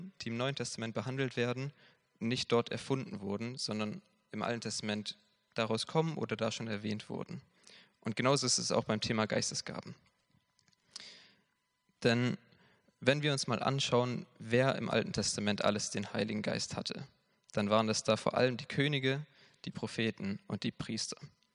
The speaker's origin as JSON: {"language": "German", "region": "Baden-Württemberg", "country": "Germany", "lives_now": "Mainz, Germany", "said": "ich komme ursprünglich aus Baden-Württemberg und bin dann hier fürs Studium nach Mainz gezogen. Und ich wohne jetzt inzwischen im Spenerhaus"}